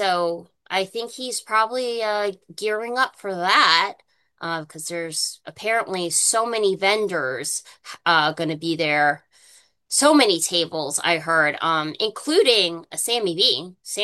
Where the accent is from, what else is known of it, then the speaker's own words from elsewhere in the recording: United States; Yeah, I guess that's like the dumb American in me, right?